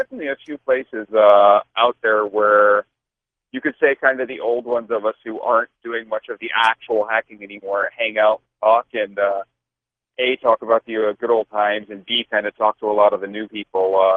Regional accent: Dallas, Texas, United States; I think that's because I'm from Dallas, and growing up in Dallas, if you weren't a Cowboys fan, you like got hit with a brick

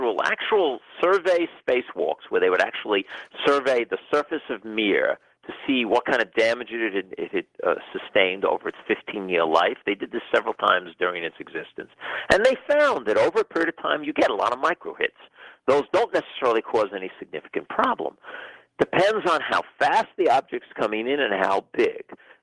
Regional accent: United States; I do talk about things that I think are of certain importance for me as an American and for other Americans

